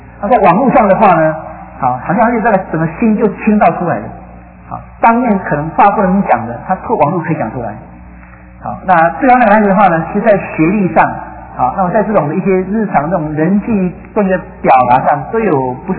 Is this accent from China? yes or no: no; Taiwan; 这是我们台湾人讲的话语